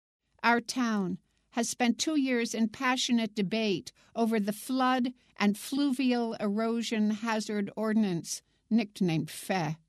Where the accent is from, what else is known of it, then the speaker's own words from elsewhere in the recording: Guilford, Vermont, United States; Recently, I joined the select board of Guilford, my hometown, for half a century.